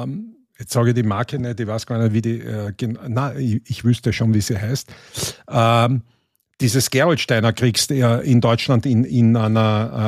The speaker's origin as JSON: {"language": "German", "region": "Carinthia", "country": "Austria", "said": "bei uns in Kärnten, in Siebenbrünn heißt das, Maria Siebenbrünn"}